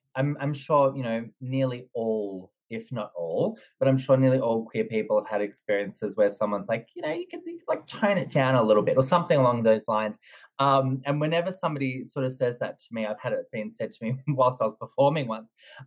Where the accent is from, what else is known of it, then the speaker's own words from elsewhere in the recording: Dandenong, Victoria, Australia; I'm born and raised in Dandenong, so I'm a little bit rough around the edges.